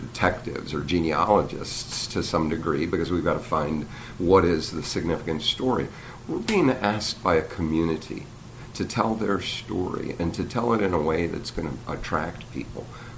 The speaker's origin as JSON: {"language": "English", "region": "Illinois", "country": "United States", "tie": "born or raised there", "said": "And I'm able to, in my hometown, which former Governor Edgar declared Illinois' city of murals, that's a responsibility"}